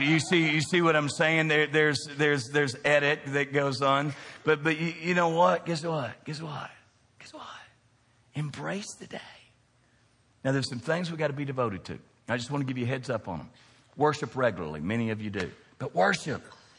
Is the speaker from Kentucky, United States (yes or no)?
yes; Kentucky, United States; We're both from Kentucky.